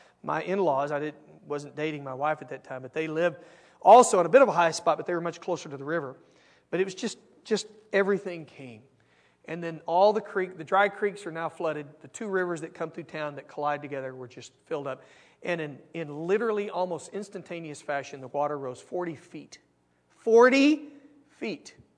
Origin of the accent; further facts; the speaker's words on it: New Braunfels, Texas, United States; In 1970, in my hometown, New Braunfels, Texas, there was a rainstorm that took place.